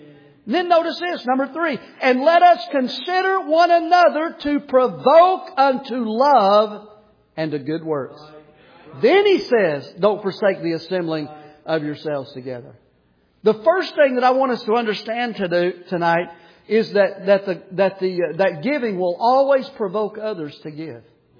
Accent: Tennessee, United States; Because I'm from Tennessee. And I'm telling you, I struggle every year in the winter.

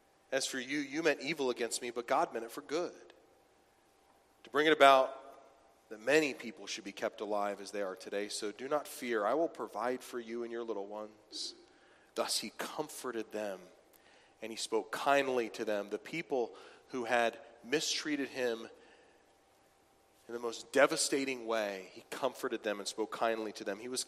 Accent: Ireland; But you don't know me, right? I'm Irish. I'm redheaded. You don't know the background I had.

